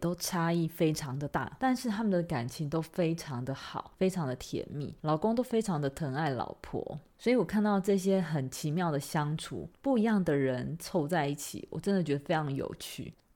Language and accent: Chinese; Taiwan; 不想要让他们知道我们是从台湾来的